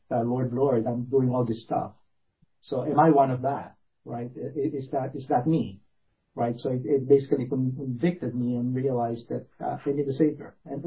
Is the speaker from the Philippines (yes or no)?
yes; Philippines; So I was born in the Philippines, and we grew up in a Catholic country, as everybody probably well familiar with. But we grew up in a Protestant family